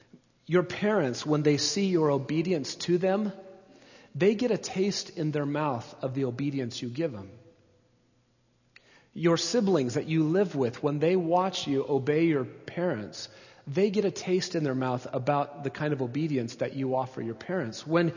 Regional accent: Nebraska, United States; Because I was born and raised in Nebraska.

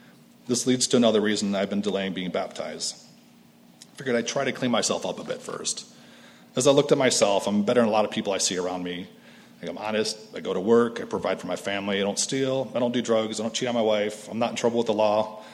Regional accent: Ohio, United States; I was born in Ohio as an only child, raised by my two adoring parents. I grew up in a Catholic church, in a Catholic grade school, a Catholic high school.

